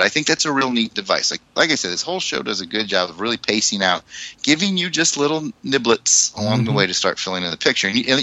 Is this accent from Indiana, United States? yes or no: yes; Indiana, United States; I'm from Indiana.